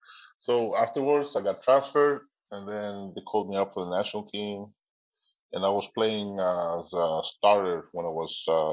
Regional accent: Tiko, Southwest Region, Cameroon; born there; I was born in Tiko, Cameroon. It was my mother's town.

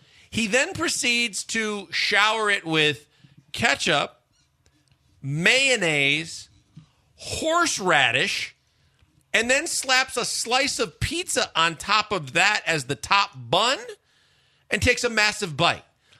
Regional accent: Milwaukee, Wisconsin, United States; And I don't either, but simply because growing up in Milwaukee, when you do the field trip to the Usinger plant

